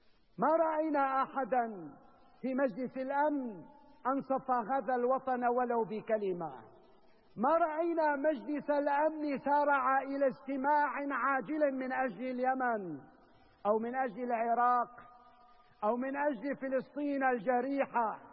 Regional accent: Syria; نحن كسوريين أولا وكعرب نعقد آمالنا أولا على الله جل جلاله

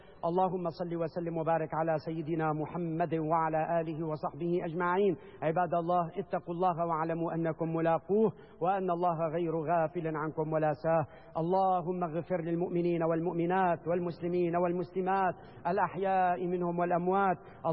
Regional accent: Syria; فنحن اليوم كعرب، كسوريين، كمسلمين، كمسيحيين، واجب علينا أن نقف في صف واحد

